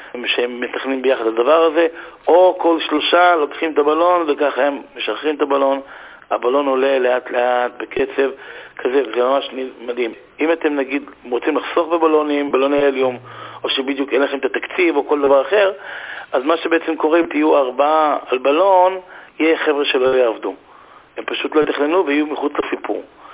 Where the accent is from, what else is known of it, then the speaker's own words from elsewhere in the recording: Jerusalem, Jerusalem District, Israel; אני מסתובב פה עכשיו עם טוש, או לורד, אצלנו בירושלים